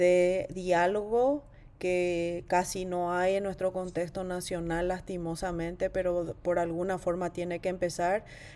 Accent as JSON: {"language": "Spanish", "country": "Paraguay", "said": "¿En qué posición estamos hoy como mujeres paraguayas con nuestros cuerpos, con nuestra salud reproductiva y sexual?"}